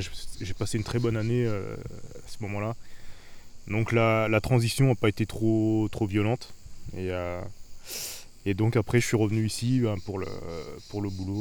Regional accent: Réunion, France; moved away as an adult; je suis parti en 2008 de La Réunion. Donc, j'ai quitté notre belle île en 2008 pour venir pour le boulot, hein, comme beaucoup de créoles.

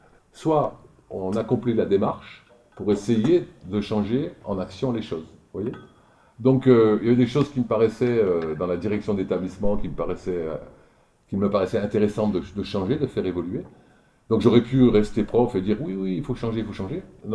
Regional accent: Auvergne-Rhône-Alpes, France; je suis de la Drôme. J'ai passé mon bac à Montélimar, par exemple.

